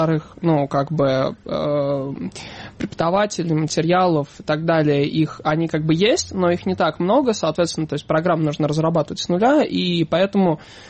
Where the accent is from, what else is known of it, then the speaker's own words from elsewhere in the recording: Kazakhstan; мы казахи